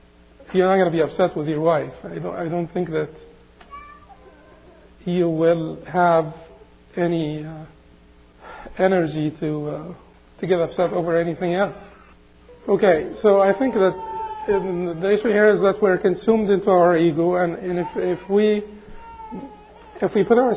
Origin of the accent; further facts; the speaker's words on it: Egypt; I always remember Palestine because it's, you know, I'm from Egypt, so it's, you know, it's our biggest problem.